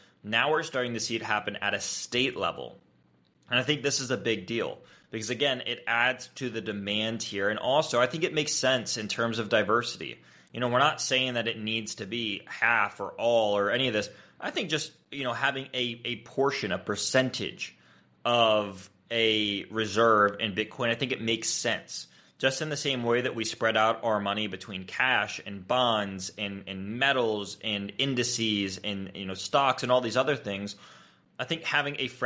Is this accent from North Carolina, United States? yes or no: yes; North Carolina, United States; the big update here is that North Carolina, actually my home state